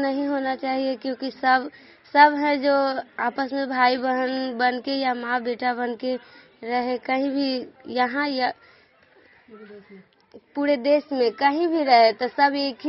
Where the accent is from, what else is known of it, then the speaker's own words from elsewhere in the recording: Falhanma, Bihar, India; मैं फलहनमा से हूँ